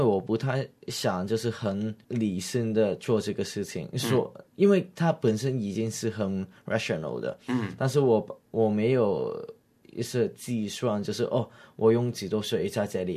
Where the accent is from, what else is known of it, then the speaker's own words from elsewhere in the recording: Dongguan, Guangdong, China; born there; 因为我之前我在东莞出生，那我跟广州的关系都比较近一点的。